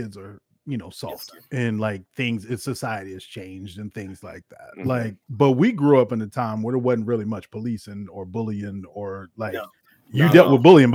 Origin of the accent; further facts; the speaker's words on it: Cincinnati, Ohio, United States; also born or lived in Louisville; I was born in Louisville, Kentucky, but raised in Cincinnati